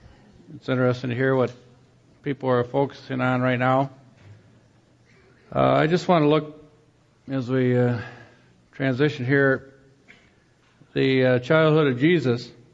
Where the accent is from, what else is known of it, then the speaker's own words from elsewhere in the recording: Muskegon, Michigan, United States; I grew up in Muskegon. Can anything good come from Muskegon, armpit of Michigan?